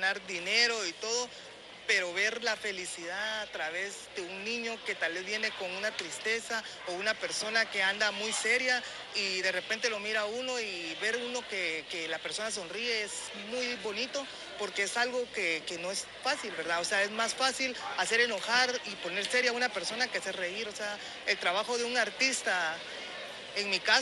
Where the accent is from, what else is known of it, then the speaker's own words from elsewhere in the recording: Guatemala; si yo soy guatemalteco, yo me tengo que quedar en mi país luchando